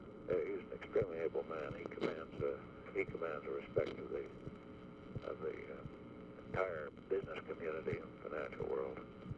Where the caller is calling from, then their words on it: Los Angeles, California, United States; I'm calling from Los Angeles. I had to come out here because I got another illness in my immediate family.